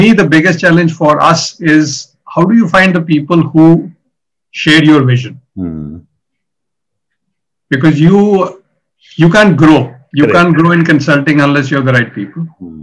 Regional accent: Jammu and Kashmir, India; moved away; also born or lived in Delhi; So the first one would be when I left Kashmir. I am from Kashmir.

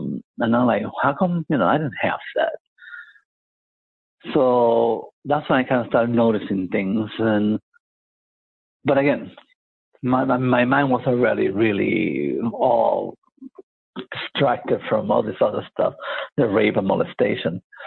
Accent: Santurce, Puerto Rico; born there; I was born in Puerto Rico, in Santurce, Puerto Rico.

